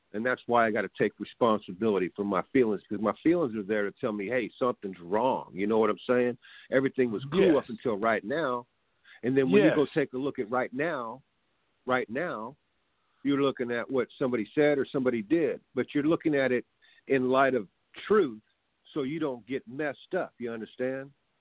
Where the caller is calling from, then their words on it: California, United States; I'm calling from California.